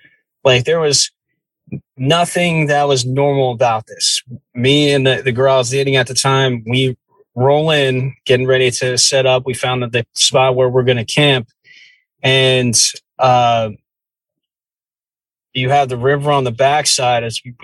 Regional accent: New Jersey, United States; And then as we're eating, we hear this noise that I grew up in the Jersey woods.

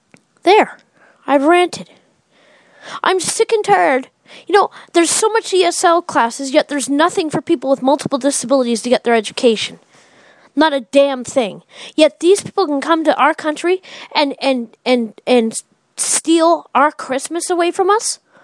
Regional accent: Canada; I'm Canadian. Thank you. I believe in God.

